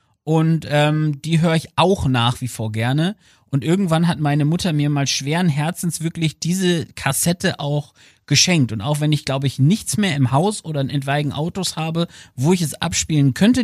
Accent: Aurich, Lower Saxony, Germany; ich komme ja aus Aurich im wunderschönen Ostfriesland

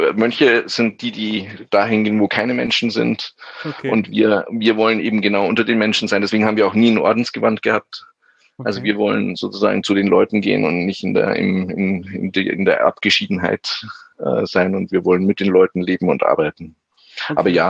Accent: Germany; Also es hat ein bisschen gebraucht, so als Deutscher, bis ich kapiert habe

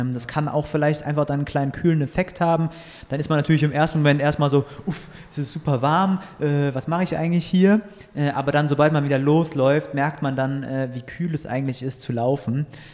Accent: Aachen, North Rhine-Westphalia, Germany; in der Aachener Region, in meiner Heimat

